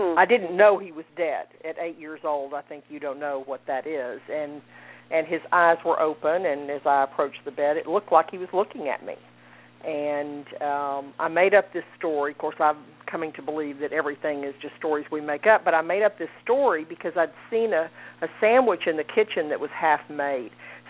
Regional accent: Dallas, Texas, United States; accent: Texas; yes, that is a Texas accent that you're hearing. And so y'alls will be the order of the day today. Born and raised in Dallas, Texas.

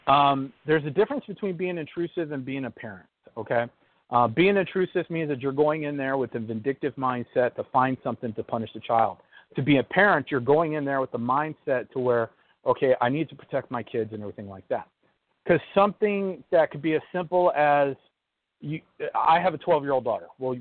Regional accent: Texas, United States; I'm from Texas, and I am a child sex trafficking specialist.

